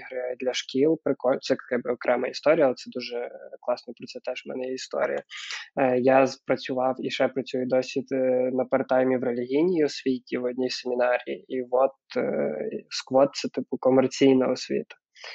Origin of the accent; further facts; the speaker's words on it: Khmelnytskyi Oblast, Ukraine; я з тієї частини України, яку ніхто не вважає своєю. Я з Хмельниччини, тому що західні кажуть, що ми типу центр, південь каже, що ми там північ, ну коротше, ми типу нічиї.